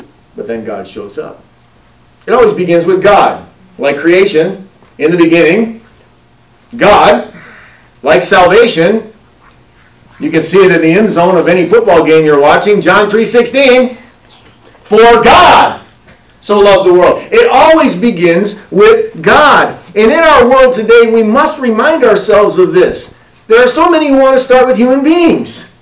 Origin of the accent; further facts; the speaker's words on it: Kenosha, Wisconsin, United States; Growing up in Kenosha, Wisconsin, one of the big things that I would do with my younger sister is I would catch a city bus and go downtown.